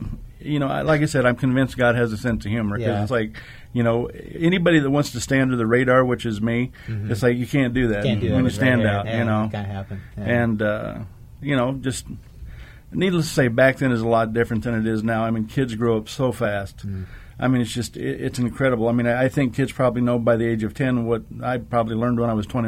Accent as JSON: {"language": "English", "region": "Colorado", "country": "United States", "tie": "born or raised there", "also_born_or_lived": "Maryville, Missouri", "said": "Not born and raised. Raised."}